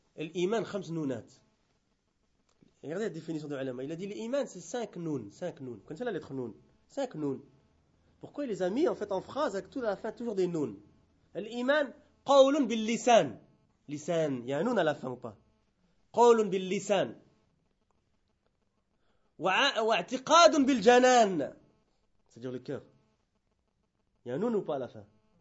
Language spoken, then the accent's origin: French; Brussels, Brussels-Capital Region, Belgium; Moi, je suis né en Europe, et quoi. Je suis né à Bruxelles, j'ai passé très nombreuses années à Bruxelles, j'ai grandi, j'ai fait toutes mes études à Bruxelles. J'étais pas arabophone.